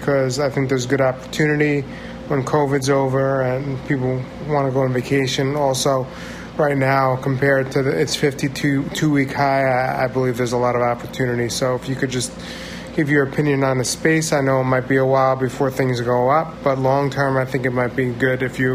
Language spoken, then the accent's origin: English; Brooklyn, New York, United States; I'm from Brooklyn, New York